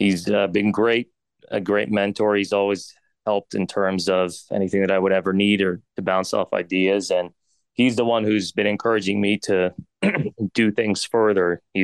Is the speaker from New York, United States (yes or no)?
no; Mount Pleasant, Pennsylvania, United States; And I grew up in Mount Pleasant most of my life. That's about 20 minutes away from Greensburg. And I went to college and medical school right in Greensburg.